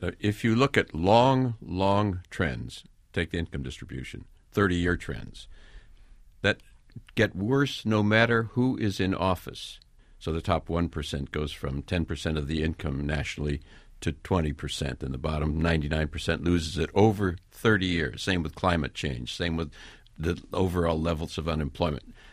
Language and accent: English; Wisconsin, United States; I'm from Wisconsin. I was in Wisconsin during the Joe McCarthy era.